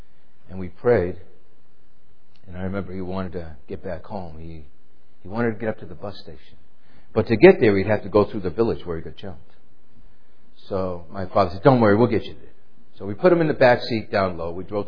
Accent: New England, United States; again, growing up in New England, you know, anywhere for that matter, but especially New England, where it's predominantly Catholic

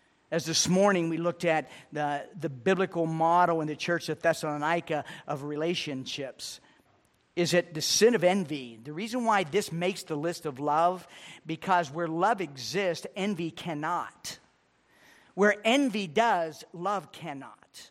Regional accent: Rhode Island, United States; you know, I'm from Rhode Island, and I live in New England.

